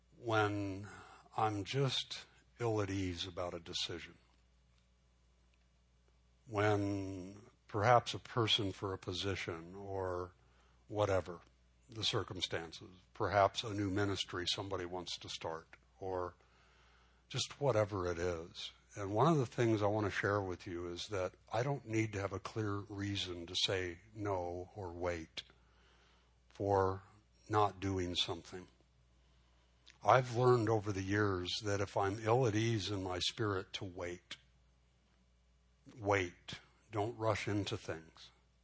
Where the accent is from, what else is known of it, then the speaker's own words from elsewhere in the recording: Los Angeles, California, United States; I spent a good part of my childhood growing up in East L.A.